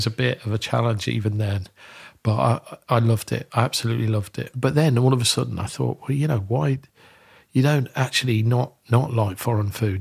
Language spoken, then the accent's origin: English; Kidderminster, West Midlands, United Kingdom; And actually we're 2 teenagers from Kidderminster.